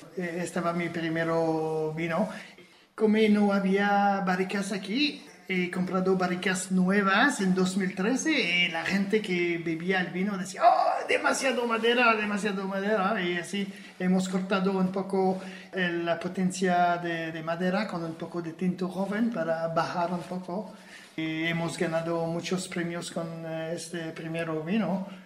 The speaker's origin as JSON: {"language": "Spanish", "region": "Quebec", "country": "Canada", "moved": "as an adult", "lives_now": "Spain", "said": "Hacía vino en Canadá con el tema ecológico. Pero en mi país es muy difícil de hacer un vino ecológico porque está lloviendo cada 3 días."}